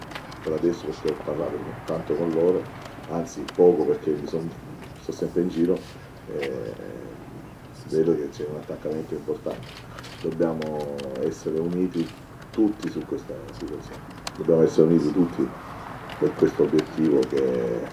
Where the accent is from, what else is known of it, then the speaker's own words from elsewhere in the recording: Apulia, Italy; io sono pugliese